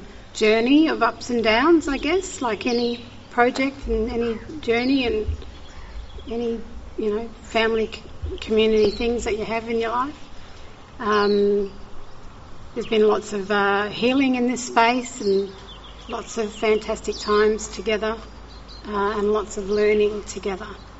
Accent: Western Australia, Australia; I'm from the Bibbulmun Noongar Nation, and I come from a number of clans in the southwest of West Australia.

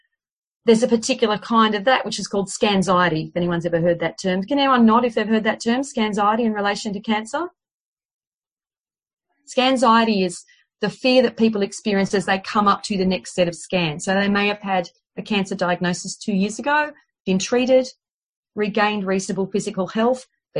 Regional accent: Australia; the bread and butter work of working with fear as an Australian when you're offering counselling

